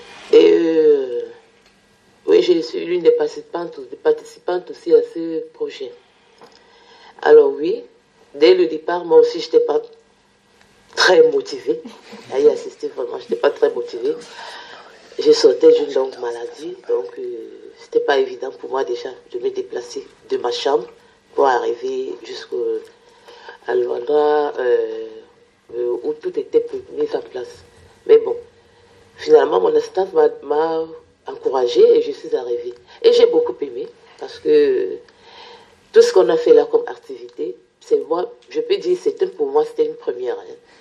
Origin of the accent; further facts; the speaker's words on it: Cameroon; Moi, je viens du Cameroun